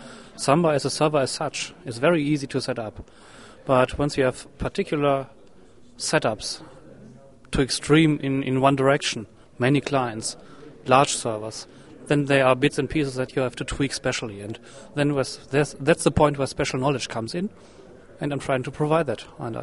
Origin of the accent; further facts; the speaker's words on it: Germany; I'm from Germany, member of the Samba team.